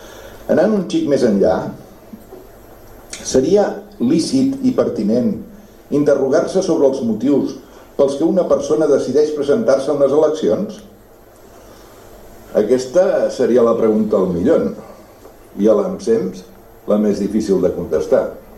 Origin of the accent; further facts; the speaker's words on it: Barcelona, Catalonia, Spain; born there; now in Sitges, Spain; tinc 70 anys, vaig néixer a Barcelona, al carrer Tamarit, davant del mercat de Sant Antoni. Fa més de 40 anys que visc a Sitges i em sento sitgetà.